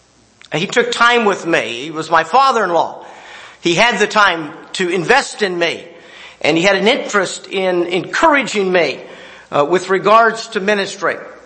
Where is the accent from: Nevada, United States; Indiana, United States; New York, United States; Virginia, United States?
Virginia, United States; I am a Virginia boy. I was born and raised in Virginia.